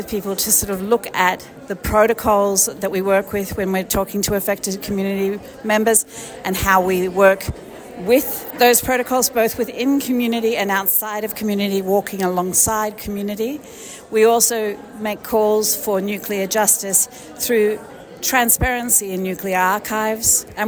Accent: Melbourne, Victoria, Australia; from the Nuclear Truth Project. I'm here from Melbourne, Australia, or NAM as it's known, which is the lands of the Wurundjeri people of the Kulin Nations.

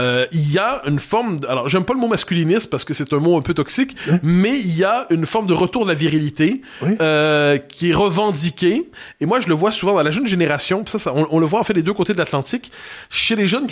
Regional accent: Quebec, Canada; Ensuite, je suis voisin de l'Empire comme Québécois, ce qui fait que je m'en méfie quand même un peu.

